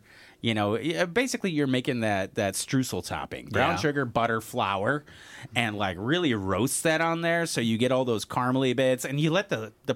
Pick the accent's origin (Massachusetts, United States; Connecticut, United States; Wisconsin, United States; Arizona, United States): Wisconsin, United States; La Farge; Is it because I'm from Lafarge?